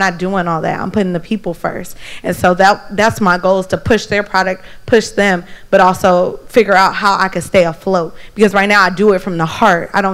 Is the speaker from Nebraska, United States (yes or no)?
no; Oakland, California, United States; I'm from Oakland. Yep. I'm from Bay all day.